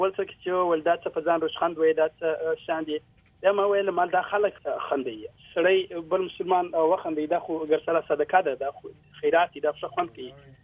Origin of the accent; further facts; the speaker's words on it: Quetta, Balochistan, Pakistan; also born or lived in Kandahar; now in United States; زه په کوټه کې پیدا شوم، زما مور او پلار چې دی وایي په کندهار کې پیدا شوی دی، کندهار کې د کابل دروازې دی. عمر ډېر ژوند په پاکستان کې تیر کړی دی، 14 کاله په پاکستان کې تیر کړی،